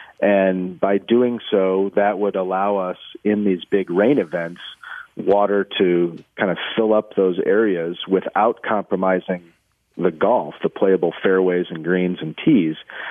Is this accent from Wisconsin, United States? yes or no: yes; Wisconsin, United States; now in California, United States; And so when I grew up in Wisconsin, I live in California now.